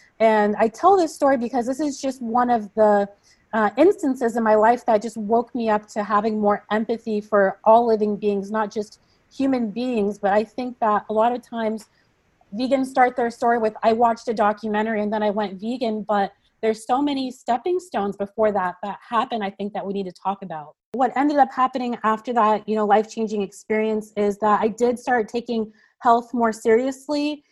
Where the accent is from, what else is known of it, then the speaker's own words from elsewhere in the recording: Nigeria; I grew up raised in a meat eating household and I just considered that to be normal. I don't have many memories of growing up in Nigeria